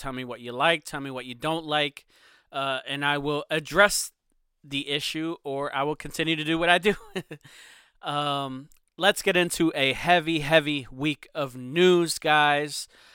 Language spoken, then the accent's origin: English; Pennsylvania, United States; And it sounds like my home state of Pennsylvania might be one of the key states that will give us a winner, basically.